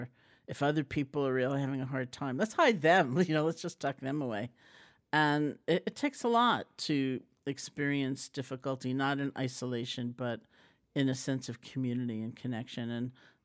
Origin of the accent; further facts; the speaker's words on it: Washington Heights, New York, United States; but me, growing up in Washington Heights, maybe me.